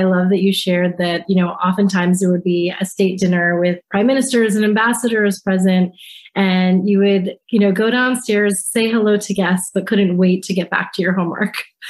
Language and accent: English; Maryland, United States; also born or lived in Washington DC; I grew up in Maryland in DC, and I remember going with my mom and family members to the Easter egg roll.